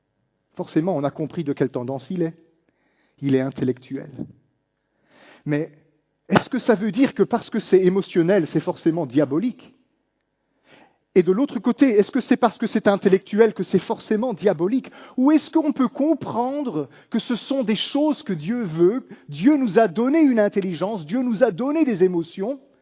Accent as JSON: {"language": "French", "country": "Belgium", "said": "Mais comme je suis belge, Eh bien, je le fais rarement en public."}